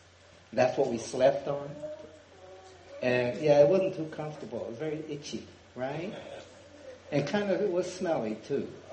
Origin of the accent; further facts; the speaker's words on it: Oakland, California, United States; born there; I was born in Oakland, California. I don't know if you know where it is. But it's up north, Northern California, by San Francisco.